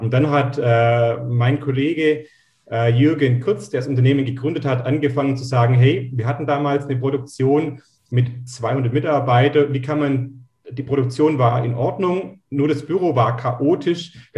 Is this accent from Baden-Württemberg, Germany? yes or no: yes; Baden-Württemberg, Germany; Wir kommen so aus der Nähe von Ulm. Wer das kennt, Ulmer Münster, der größte Kirchturm, das heißt so mitten aus Schwaben